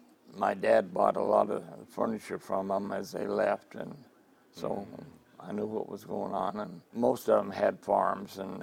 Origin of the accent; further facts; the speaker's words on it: Fresno, California, United States; I grew up in Fresno, California. I've lived in Fresno, California all my life, except for the 4 years I was volunteering in the Navy.